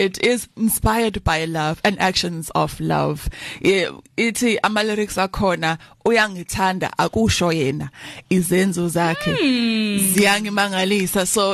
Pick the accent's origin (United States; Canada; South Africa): South Africa; Durban, KwaZulu-Natal; We are from Lana eThekwini, been living in Durban, like love Durban. I've visited other places, like no, there's no better place like Durban.